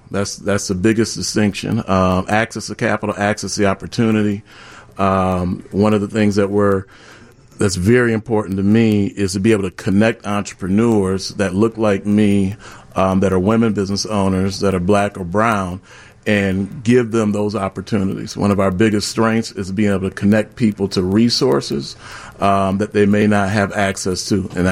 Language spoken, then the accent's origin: English; Waukegan, Illinois, United States; So I grew up in Waukegan, Illinois.